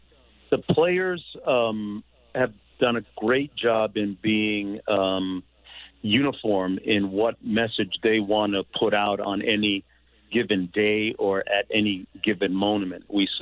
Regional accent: Toronto, Ontario, Canada; experiencing up in Canada too, when I grew up in Toronto.

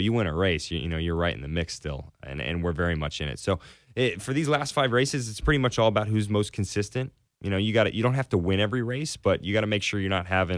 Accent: Nashville, Tennessee, United States; I'm from Nashville, Tennessee in the States, and he wants to promote a race in Nashville and go there and beat me in my city.

